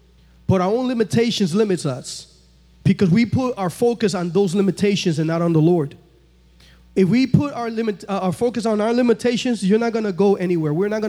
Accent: Dominican Republic; born there; English is a second language; I was born in the Dominican Republic.

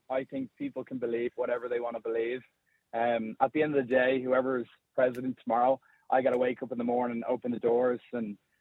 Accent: Rathfarnham, Leinster, Ireland; I grew up in Rathfarnham.

